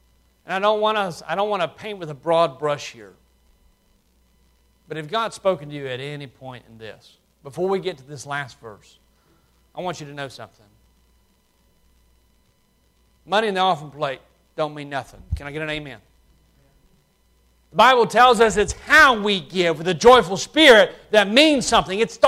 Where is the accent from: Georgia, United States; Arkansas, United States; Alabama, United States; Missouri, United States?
Alabama, United States; I was raised in South Alabama and went to preaching school.